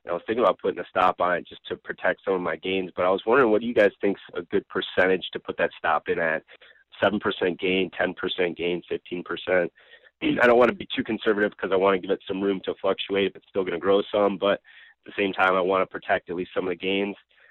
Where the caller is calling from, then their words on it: Chicago, Illinois, United States; I'm calling from Chicago.